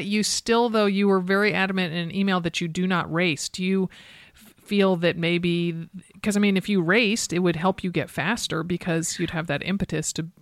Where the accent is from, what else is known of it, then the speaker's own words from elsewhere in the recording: Stamford, Connecticut, United States; I grew up in Stamford, Connecticut. So I've been in and around the city enough